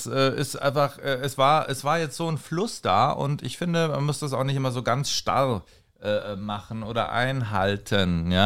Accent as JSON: {"language": "German", "town": "Stuttgart", "region": "Baden-Württemberg", "country": "Germany", "said": "das sage ich euch als Stuttgarter"}